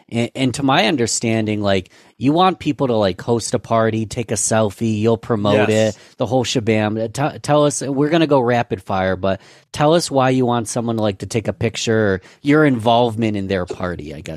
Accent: New York, United States; I'm from New York, so it's a great place to go when it's cold here.

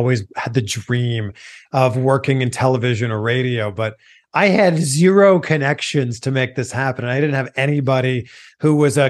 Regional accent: Pickering, Ontario, Canada; I studied communication studies just outside of Toronto. I'm from Pickering, Ontario. I went to school in Waterloo, Ontario.

